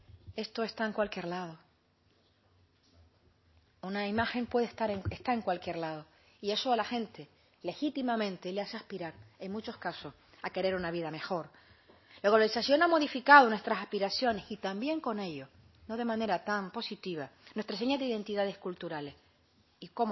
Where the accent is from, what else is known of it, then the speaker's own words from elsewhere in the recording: Canary Islands, Spain; mi comunidad autónoma, mi tierra, Canaria